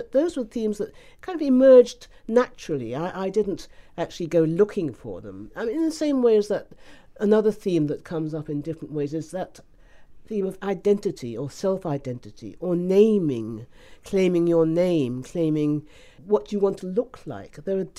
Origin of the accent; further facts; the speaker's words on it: Ghana; born there; I was born in Ghana, but actually I have family in Dominica, Barbados, Trinidad, you know, all over the place.